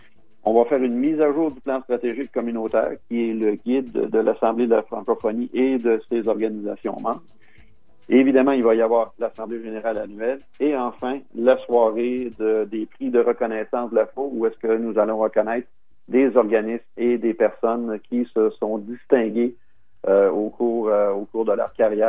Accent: Quebec, Canada; now in Ontario, Canada; j'ai donné une entrevue à un journaliste de mon patelin au Québec, parce que je suis originaire du Québec

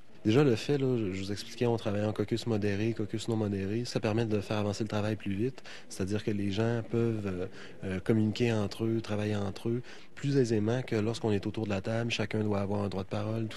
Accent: Quebec, Canada; moi, je suis du Canada, mais je viens du Québec et je dirais que dans mon cœur, je suis québécois.

